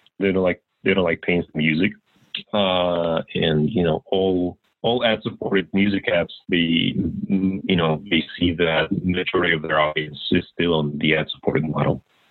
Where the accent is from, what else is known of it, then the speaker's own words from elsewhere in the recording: Moscow, Russia; English is a second language; moved away as an adult; now in United States; I was born and raised in Moscow, Russia